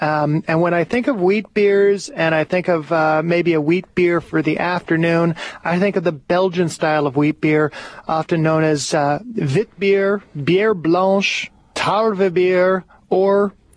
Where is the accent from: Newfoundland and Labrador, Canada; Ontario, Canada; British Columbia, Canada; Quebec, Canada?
Quebec, Canada; Another one I like actually comes from my neck of the woods, actually close to my hometown.